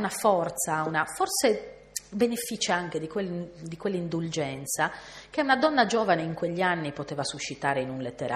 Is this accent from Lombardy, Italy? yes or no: no; Cabras, Sardinia, Italy; Io vengo da Cabras